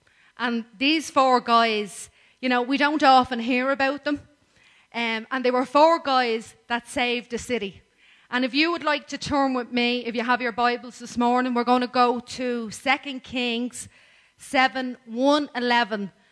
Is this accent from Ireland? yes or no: yes; Swords, Leinster, Ireland; Where are you from? The north? Swords. Ah, oh, yeah, I know. I'm from there myself.